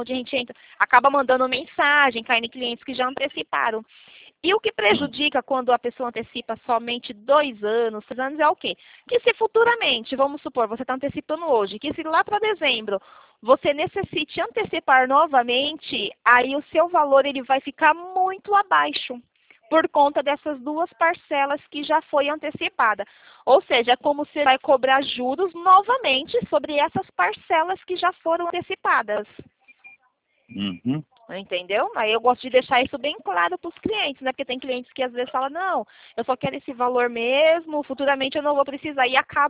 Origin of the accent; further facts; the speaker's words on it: São Paulo, Brazil; sou daqui de São Paulo.